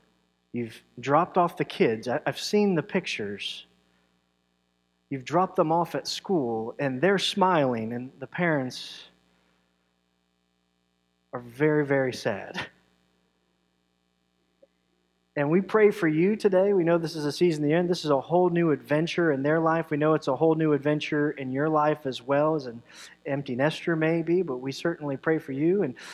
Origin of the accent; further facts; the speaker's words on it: Ohio, United States; And I'm originally from Ohio.